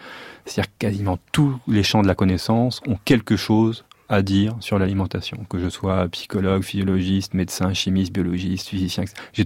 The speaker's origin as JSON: {"language": "French", "town": "Paris", "region": "Île-de-France", "country": "France", "tie": "born or raised there", "said": "j'ai pas grandi au Vietnam, j'ai grandi à Paris"}